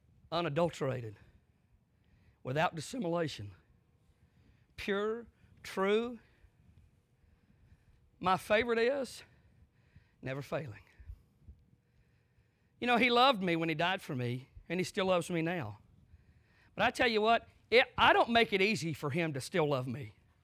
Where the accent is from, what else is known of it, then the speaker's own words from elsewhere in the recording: the South, United States; You know, I come from the South.